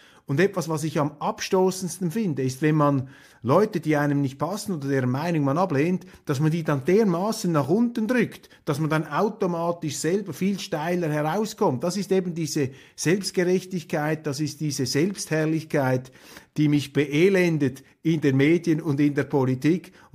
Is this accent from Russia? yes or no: no; Switzerland; Ich ringe natürlich mit mir als Schweizer